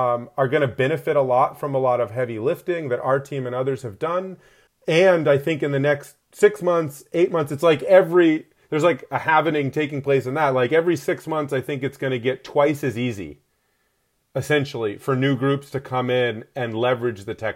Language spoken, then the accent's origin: English; Alaska, United States; I grew up in Alaska.